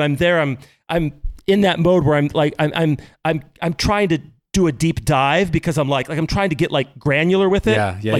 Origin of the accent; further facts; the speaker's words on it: Midwest, United States; I'm born and raised in the Midwest and sort of like a Midwest in early October vibe.